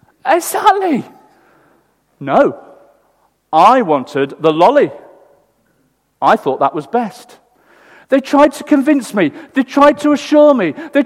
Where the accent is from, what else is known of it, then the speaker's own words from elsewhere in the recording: Derby, East Midlands, United Kingdom; It was a full-on day growing up in Derby.